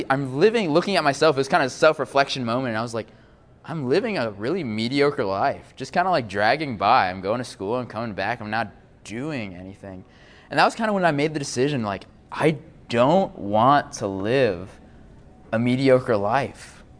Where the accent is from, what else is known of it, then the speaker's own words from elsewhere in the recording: Augusta, United States; I was born and raised in Augusta. I was cradle Catholic.